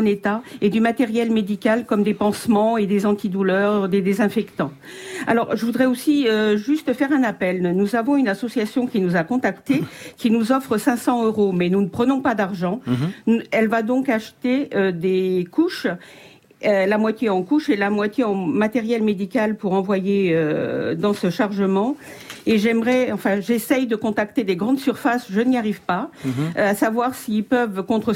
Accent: Portugal; Alors, chez nous au Portugal, on dit quand on console quelqu'un entre guillemets, on le rassénère, on le fortifie.

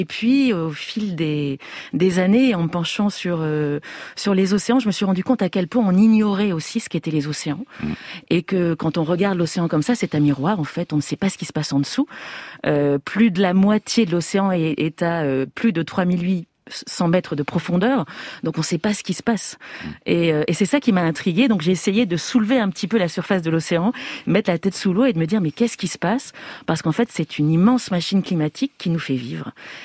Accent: Marseille, Provence-Alpes-Côte d'Azur, France; born there; moi je suis née à Marseille, en fait, donc une grande ville de bord de mer

